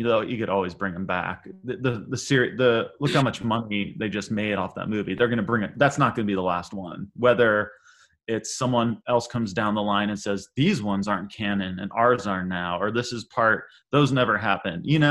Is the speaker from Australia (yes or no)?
no; Munster, Indiana, United States; Well, I grew up in Munster, Indiana.